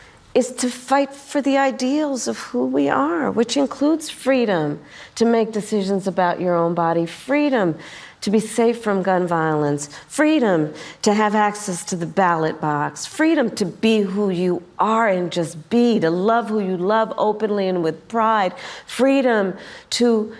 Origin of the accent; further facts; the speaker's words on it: United States; We love our country. We take pride in the privilege of being American.